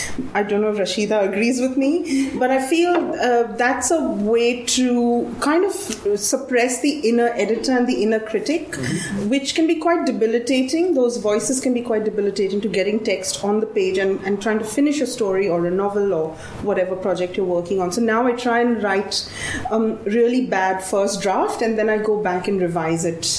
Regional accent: India; I grew up in India in the 70s, 80s and 90s.

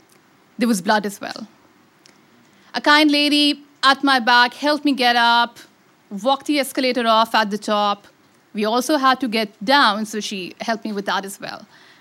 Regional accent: Pakistan; I am from Pakistan, as you've already unkindly mentioned.

